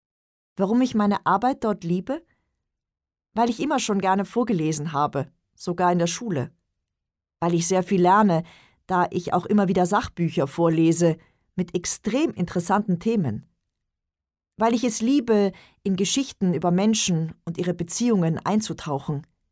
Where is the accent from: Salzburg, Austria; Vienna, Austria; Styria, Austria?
Vienna, Austria; now in Germany; Geboren und aufgewachsen bin ich in Wien. Es ist und bleibt mein Sehnsuchtsort, auch wenn ich schon so lange in Deutschland lebe.